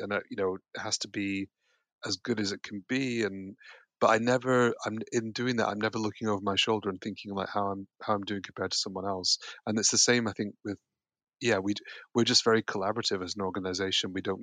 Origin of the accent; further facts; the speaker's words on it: Yorkshire and the Humber, United Kingdom; as a teenager, early teenager, when I was growing up in Yorkshire